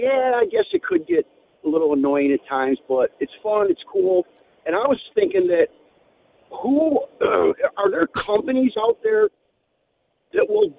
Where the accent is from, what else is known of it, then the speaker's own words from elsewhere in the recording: Irondequoit, New York, United States; No, I don't live there, but I grew up in Irondequoit, and I've been there every single year